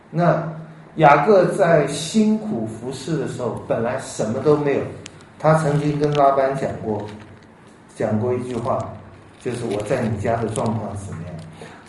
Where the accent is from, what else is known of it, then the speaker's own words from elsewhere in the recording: China; 各位，我们中国人都一直在杀哎，寻皇帝哎。